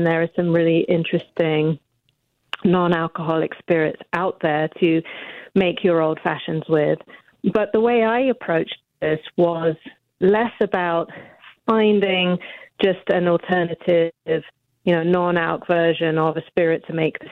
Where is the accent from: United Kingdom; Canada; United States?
United Kingdom; And of course, being British, yes, I'm not going to lie. I've got a lot of tea at my disposal.